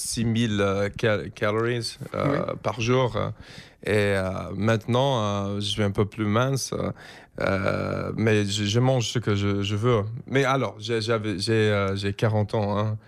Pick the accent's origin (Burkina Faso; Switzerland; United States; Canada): United States; Philadelphia, Pennsylvania; French is a second language; Je viens de Philadelphie, tu sais. Je ne viens pas à Hollywood. Hein. Et ma mère, sa famille vient d'Italie. Mon père, sa famille vient d'Irlande.